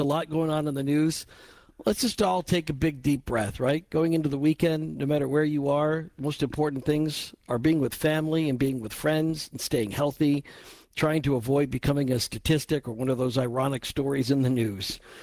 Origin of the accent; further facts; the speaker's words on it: Lake Michigan area, United States; I grew up around Lake Michigan, and I know that there are eels in there.